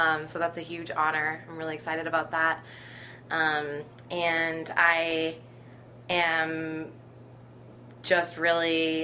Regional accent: Texas, United States; Yeah, thanks. I grew up in Texas. I grew up in a really patriotic family. My mom's an Army officer. But also I'm biracial

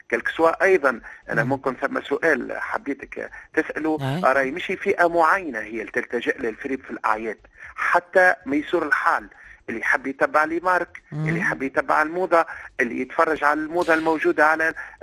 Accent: Tunisia; انا كمواطن تونسي

